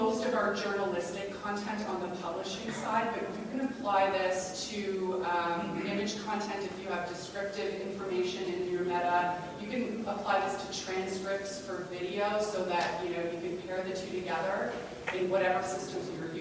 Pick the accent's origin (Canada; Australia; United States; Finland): Canada; I'm Canadian, I'm going to go there